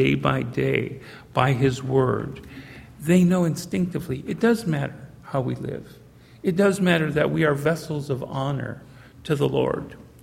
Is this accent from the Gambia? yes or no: no; Canada; born there; also born or lived in United States; Actually, I was born in Canada, but I did spend a significant time in the United States.